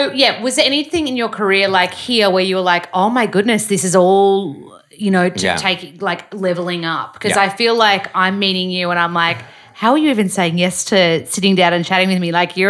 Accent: Melbourne, Victoria, Australia; So, okay, so you've done Sydney, done Melbs, which is my hometown.

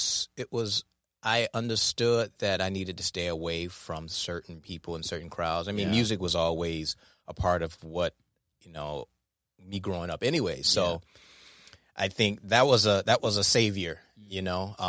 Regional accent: Detroit, Michigan, United States; So I, you know, I would say from like in 81 is like when I started understanding the social aspect of growing up in Detroit, you know.

